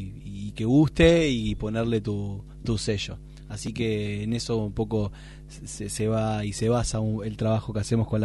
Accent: Rosario, Santa Fe, Argentina; Yo soy de la ciudad de Rosario.

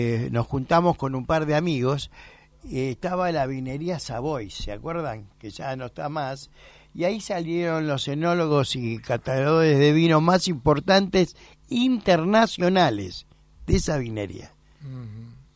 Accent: Buenos Aires, Argentina; Yo, como que soy porteño, estoy enamorado siempre de Buenos Aires.

